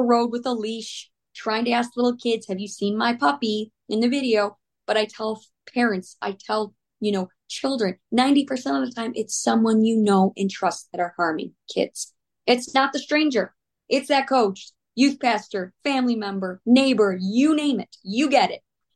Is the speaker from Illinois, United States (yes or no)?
yes; Illinois, United States; And so I started to go after Aaron's Law 15 years ago in my home state of Illinois